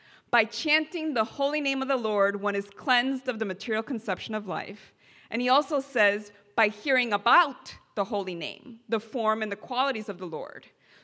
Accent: New York City, New York, United States; I grew up in New York City, so I've been at Tompkins Square Park, and that tree is there.

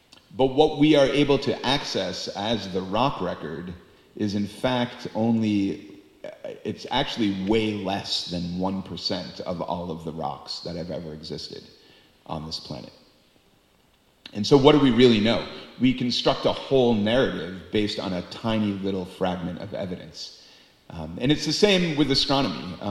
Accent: Boston, Massachusetts, United States; I grew up in Boston, and I drove to New York many times.

